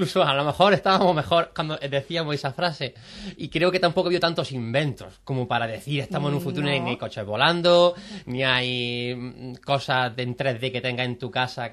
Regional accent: Spain; Así somos los españoles.

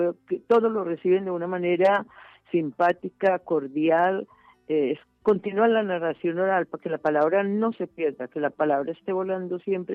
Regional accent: Colombia; born there; Yo nací en Colombia, padres catalanes

